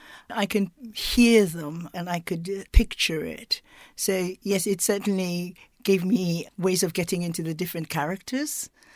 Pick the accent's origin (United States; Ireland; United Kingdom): United Kingdom; London; born there; now in Cambridge, United Kingdom; No, I wasn't. No? I was born in London.